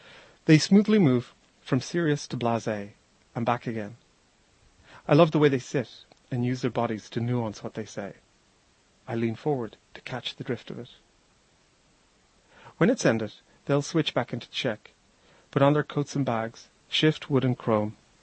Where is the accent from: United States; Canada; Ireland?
Ireland; Dublin, Leinster; There's an attempt to connect the waves of the sea where I was brought up in Dublin on the coast